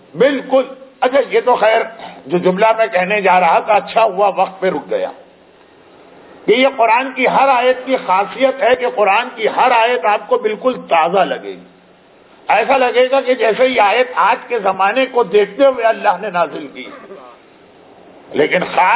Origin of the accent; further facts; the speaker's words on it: Karachi, Sindh, Pakistan; میں کراچی کے جس علاقے میں میرا بچپنا گزرا، میرا لڑکپن گزرا، جوانی آئی، اب تو بڑھاپے کی منزلیں ہیں